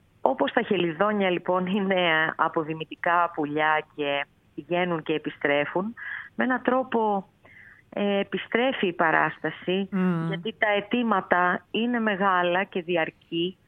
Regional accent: Kefalonia, Ionian Islands, Greece; Είμαι και από την Κεφαλονιά.

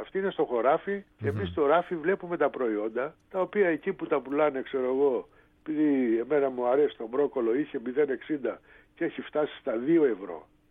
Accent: Agrinio, Western Greece, Greece; born there; μου στέλνουν από το Αγρίνιο, από εκεί που γεννήθηκα δηλαδή.

